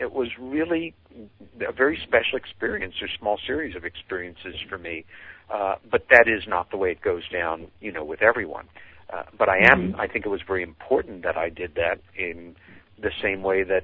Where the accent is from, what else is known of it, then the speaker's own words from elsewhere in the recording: Long Island, New York, United States; We saw five silvery white disc-shaped objects over the house that we grew up in on Long Island, New York, and there was nothing ambiguous about it.